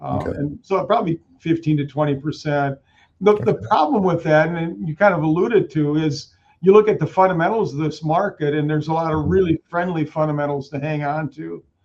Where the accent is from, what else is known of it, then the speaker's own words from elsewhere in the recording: Canby, Minnesota, United States; Yeah, so I grew up in Canby, Minnesota. My parents were teachers.